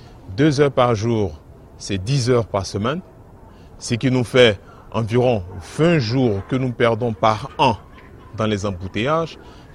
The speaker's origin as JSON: {"language": "French", "country": "Côte d’Ivoire", "said": "informaticien de formation. Je viens de la Côte d'Ivoire"}